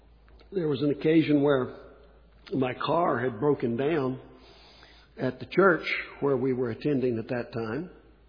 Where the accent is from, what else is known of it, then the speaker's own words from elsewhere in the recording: West Virginia, United States; when I first came to Iowa, you know, I'm brand new to this area. I was raised in West Virginia.